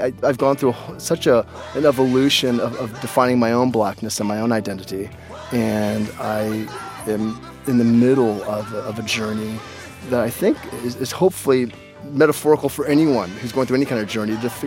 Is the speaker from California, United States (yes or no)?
yes; Hollywood, California, United States; growing up in the 70s, growing up in Hollywood, growing up in a world where I was the only black kid around